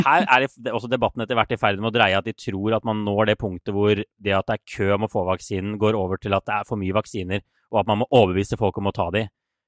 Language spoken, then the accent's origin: Norwegian; Oslo, Norway; jeg nesten synes litt synd på dere nå hjemme I Oslo når jeg ser den nye lockdownen som kommer nå.